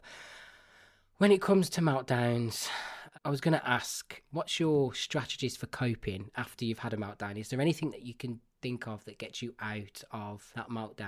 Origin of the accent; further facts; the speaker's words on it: Birmingham, West Midlands, United Kingdom; I feel like I've got a really common accent. I was brought up in Birmingham, which is, you know, everyone hates the accent anyway